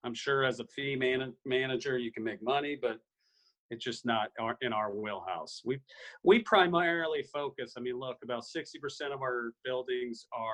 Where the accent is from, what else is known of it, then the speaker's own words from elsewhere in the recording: California, United States; I grew up in Southern California, but I don't manage anything in California.